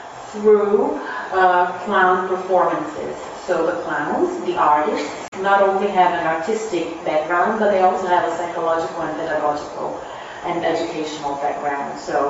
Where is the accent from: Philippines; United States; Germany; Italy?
Italy; I'm from Italy